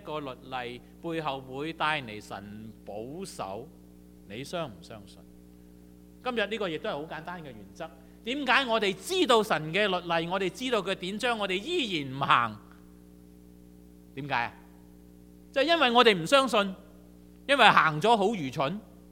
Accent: Taishan, Guangdong, China; 等于我哋起初台山人一样，你以为真系我哋台山人好蠢啊

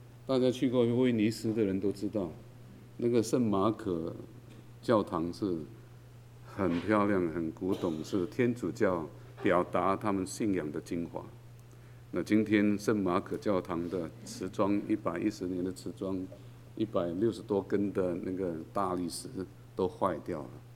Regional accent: Penang, Malaysia; 那我的家乡槟城也是在海边了。不，就本身就是海岛了

